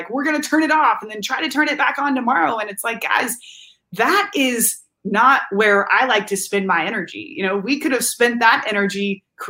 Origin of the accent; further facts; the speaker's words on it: Danville, Kentucky, United States; moved away as an adult; also born or lived in Telluride, Colorado; now in Amsterdam, Netherlands; we grew up in Danville, Kentucky together.